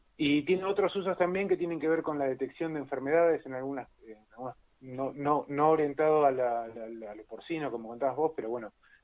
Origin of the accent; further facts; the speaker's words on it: Argentina; la verdad que es un orgullo como argentino